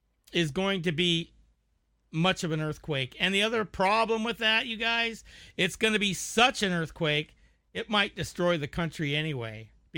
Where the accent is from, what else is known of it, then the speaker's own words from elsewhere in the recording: United States; That's because I am an American man, and I'm a patriot